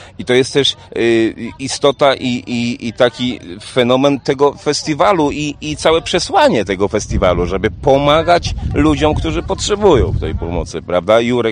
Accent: Ostróda, Warmian-Masurian Voivodeship, Poland

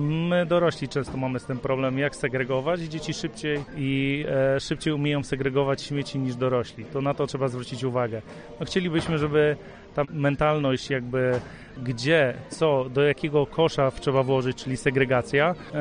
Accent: Kluczbork, Opole Voivodeship, Poland; Pochodzę osobiście z Kluczborka, więc bardzo, bardzo lubię ten teren, niedaleko mieszkam, więc tyle.

